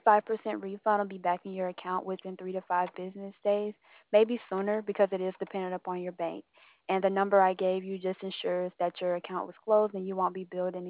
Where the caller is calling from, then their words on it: California, United States; California.